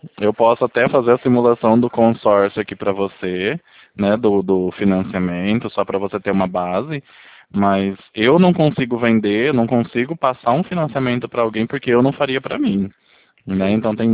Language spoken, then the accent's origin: Portuguese; Bauru, São Paulo, Brazil; nós somos aqui de Bauru, interior.